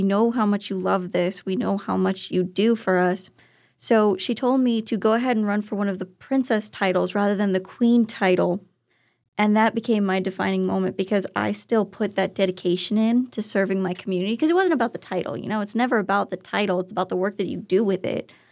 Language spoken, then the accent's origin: English; Lakeside, California, United States; now in Texas, United States; So I started back in my hometown of Lakeside, California. Yes, fun fact, I'm from California originally.